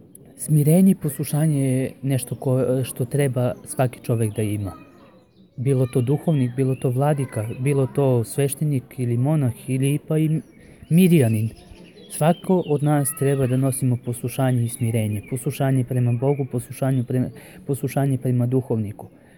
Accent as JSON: {"language": "Serbian", "country": "Serbia", "tie": "born or raised there", "moved": "yes", "said": "ja sam iz Srbije, to sam zaboravio da kažem, ja sam rođen u Srbiji i živeo sam, moji roditelji i cela moja familija je u Srbiji ostala, jedino sam ja napustio Srbiju. Bio sam do 2010."}